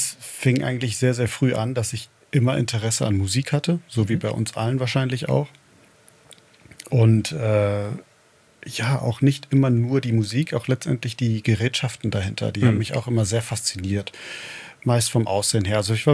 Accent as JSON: {"language": "German", "town": "Delmenhorst", "region": "Lower Saxony", "country": "Germany", "said": "Ich komme aus Delmenhorst. Das ist Nähe Bremen, falls jemand Delmenhorst nicht kennt."}